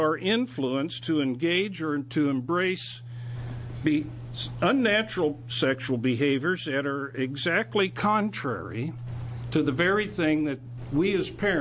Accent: Oregon, United States; I'm from Clackamas County.

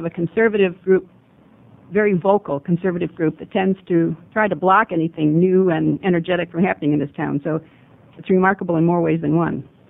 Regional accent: United States; from Curry County.

